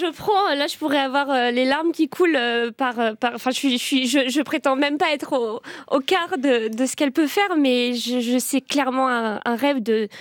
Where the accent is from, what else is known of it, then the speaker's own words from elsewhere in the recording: Bordeaux, Nouvelle-Aquitaine, France; Moi, je viens de Bordeaux, d'un milieu assez bourgeois